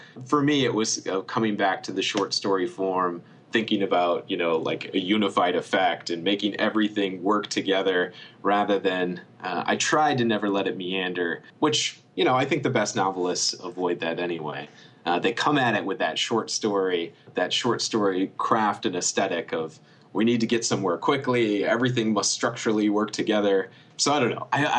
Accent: Alma, Michigan, United States; This novel is set in my hometown of Elma, Michigan, which is right in the center of the Mitten, and they have a little liberal arts college there, but mostly I'd say it's a very working class town.

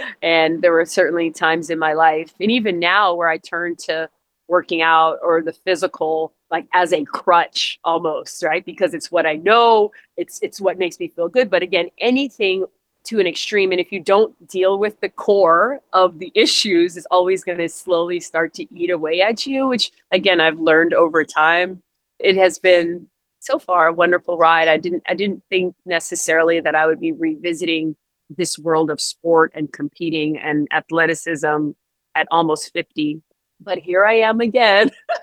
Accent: California, United States; And I'm originally from California.

